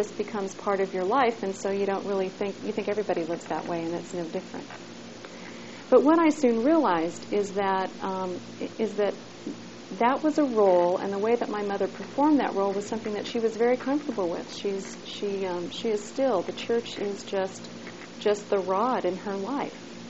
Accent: United States; I as American, probably know more about Canada than most Americans do, just because my father had a business there.

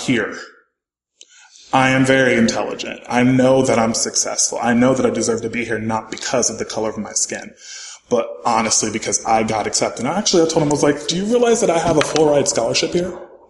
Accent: North Carolina, United States; Yes, I'm from North Carolina. I'm going to go to BYU.

